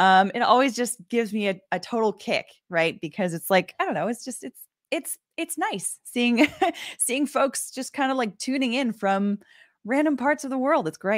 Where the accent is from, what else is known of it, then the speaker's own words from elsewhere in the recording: California, United States; I grew up going to Disneyland since I grew up in Southern California.